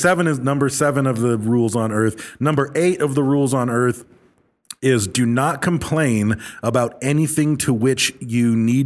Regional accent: Michigan, United States; We're both from Michigan.

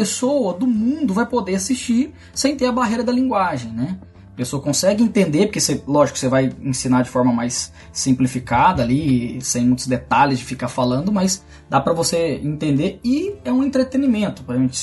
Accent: Goiás, Brazil; eu sou goiano e Goiás faz calor pra caramba

